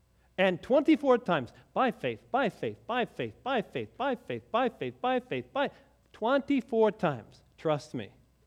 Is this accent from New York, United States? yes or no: no; Missouri, United States; I'm from Missouri, the show me state, huh?